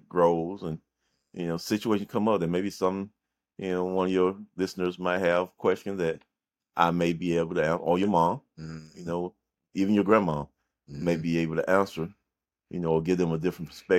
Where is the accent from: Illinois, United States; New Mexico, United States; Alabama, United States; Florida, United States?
Alabama, United States; Seale; Like, so we come from an area in Alabama, like I said, it was called Seal, Alabama.